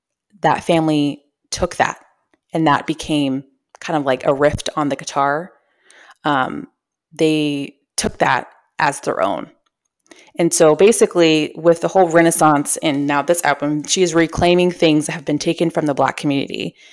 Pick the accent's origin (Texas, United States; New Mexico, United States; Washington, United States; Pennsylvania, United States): Texas, United States; Houston; I've known this because I'm from Houston